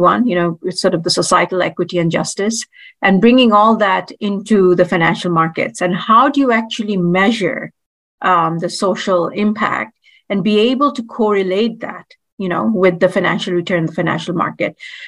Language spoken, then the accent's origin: English; Bangladesh; And of course, I'm originally from Bangladesh. And this is all kind of doing all this for home.